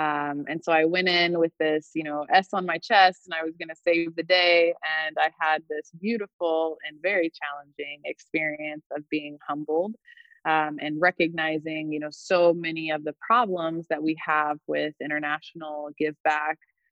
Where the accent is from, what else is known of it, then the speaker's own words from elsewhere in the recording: Indianapolis, Indiana, United States; So I grew up in Indianapolis and I went to public schools. And I was so blessed with the opportunity to attend majority Black schools actually growing up.